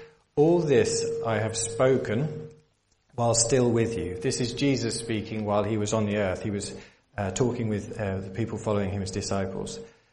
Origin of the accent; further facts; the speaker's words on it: South East England, United Kingdom; now in Rwanda; I grew up, born and bred in Kent, and I live in this area.